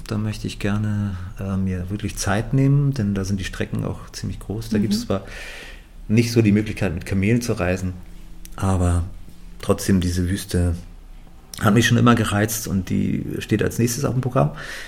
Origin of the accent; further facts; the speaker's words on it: Northern Germany, Germany; Ich komme halt aus dem Norden.